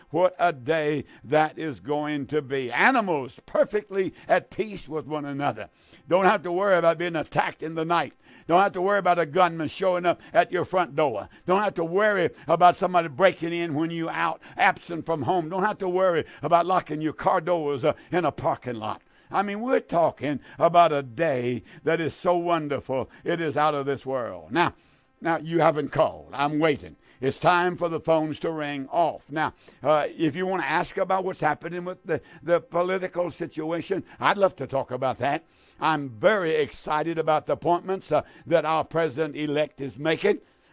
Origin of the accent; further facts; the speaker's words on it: United States; I'm an American. I love my nation. I love my nation. I'm American to the core.